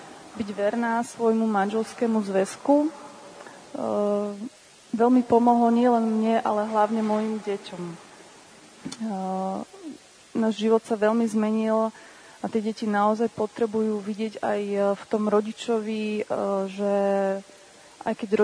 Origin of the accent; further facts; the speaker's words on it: Žilina, Žilina Region, Slovakia; ja som zo Žiliny